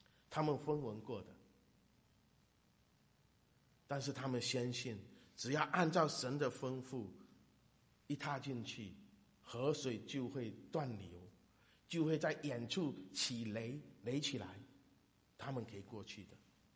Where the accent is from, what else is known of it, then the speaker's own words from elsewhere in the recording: Zhangzhou, Fujian, China; 我的家乡漳州市的旁边有一条叫九龙江，每年夏天的时候都会发大水